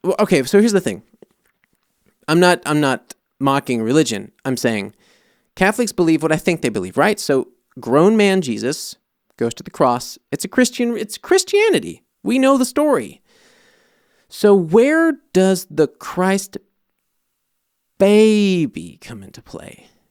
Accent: United States; I'm American. What do I know?

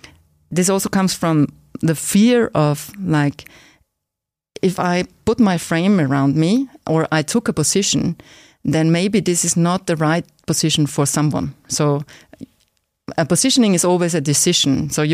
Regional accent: Austria; I'm from Austria. We are located in a very small city in the south of Austria.

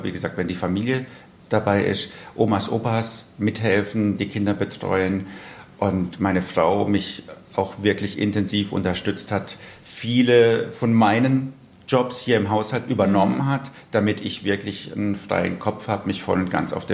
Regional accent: Vörstetten, Baden-Württemberg, Germany; ihr seid hier bei mir in Förstetten, weil ich habe mich im Frühjahr dazu entschlossen, mich hier in meiner Heimatgemeinde als Bürgermeister aufstellen zu lassen.

